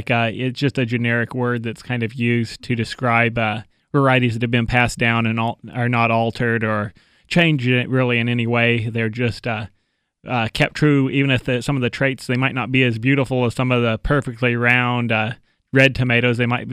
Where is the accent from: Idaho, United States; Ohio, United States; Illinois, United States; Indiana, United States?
Idaho, United States; And I grew up in the Boise Valley for the first few years, and they all had huge gardens.